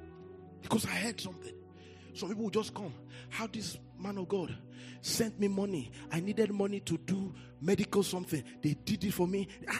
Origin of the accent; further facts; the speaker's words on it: Nigeria; I'm just coming from Nigeria, so I will say some things.